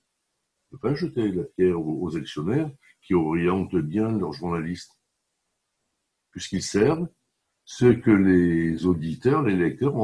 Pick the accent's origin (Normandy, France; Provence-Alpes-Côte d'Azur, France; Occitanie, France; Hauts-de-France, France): Provence-Alpes-Côte d'Azur, France; Marseille; Moi, je suis Marseillais de Marseille, donc je connais les histoires et les petites histoires.